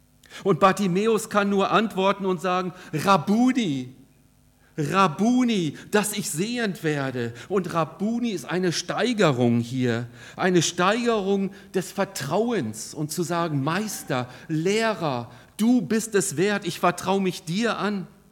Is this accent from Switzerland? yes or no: no; South Africa; Und in Südafrika, wo ich herkomme, habe ich viel mit Bettlern zu tun, extremen Bettlern zu tun gehabt.